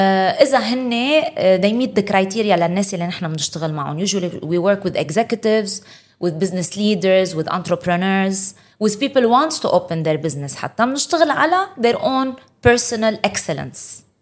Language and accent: Arabic; Dubai, United Arab Emirates; لأنه أنا كل حياتي العملية وكبرت بدبي